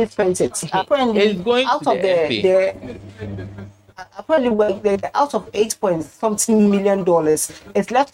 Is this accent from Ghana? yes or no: yes; Ghana; I'm a Ghanaian, so I'm going to benefit from it.